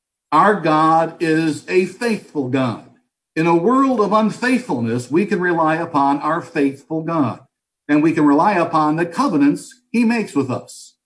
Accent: Detroit, Michigan, United States; now in Chicago, United States; I was not born here. I was born and bred in Detroit, Michigan, which for years was the murder capital of this country. So I've got nothing to crow about my hometown.

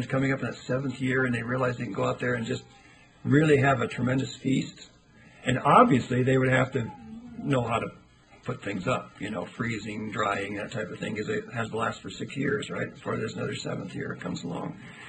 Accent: Scotland, United Kingdom; So being the Scotsman I am, that appealed to me a lot

